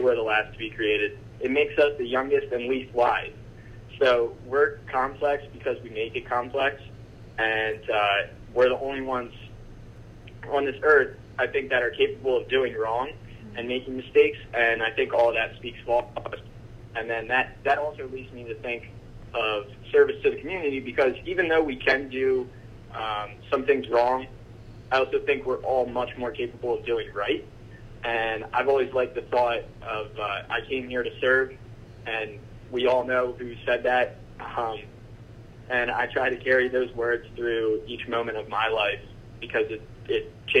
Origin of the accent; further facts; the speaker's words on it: Wilmington, Delaware, United States; Sure. So, I grew up in Wilmington, Delaware, right here around Bellefonte, and I actually went to school at St. Helena's from 2nd to 8th grade